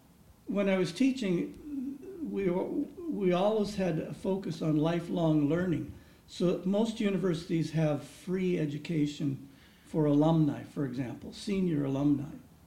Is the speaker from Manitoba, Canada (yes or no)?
yes; Selkirk, Manitoba, Canada; Moving here a couple of years ago, it's relatively new to us. Yeah. Even though I grew up in Selkirk, north of Winnipeg.